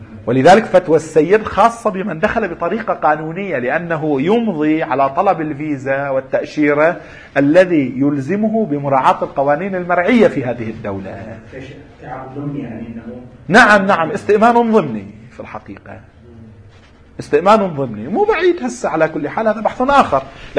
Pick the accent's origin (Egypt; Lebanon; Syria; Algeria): Lebanon; عندنا في لبنان يكون رئيس الدولة